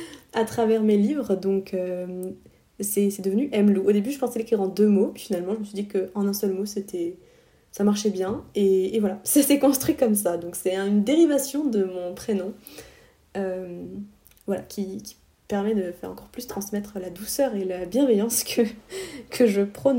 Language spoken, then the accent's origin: French; Auvergne-Rhône-Alpes, France; J'ai grandi en Savoie, entre Aix-les-Bains et Chambéry